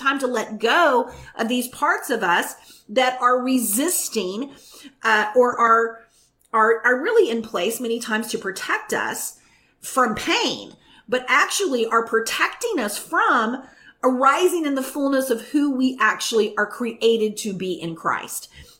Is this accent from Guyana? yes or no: no; Bible Belt, United States; I grew up in the Bible Belt and I was taught the doctrine of original sin.